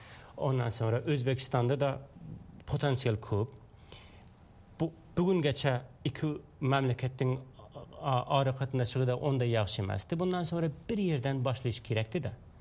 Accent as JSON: {"language": "Uzbek", "country": "Afghanistan", "said": "Bizim kelishimiz Afg'oniston, Afg'onistonning turkmanlaridan."}